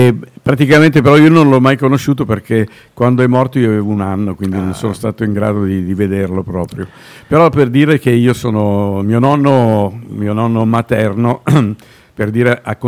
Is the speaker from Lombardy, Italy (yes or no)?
yes; Milan, Lombardy, Italy; buongiorno a Milano, la mia città natale e la città in cui sono stati tutti i miei antenati, perché io sono milanese da tante generazioni.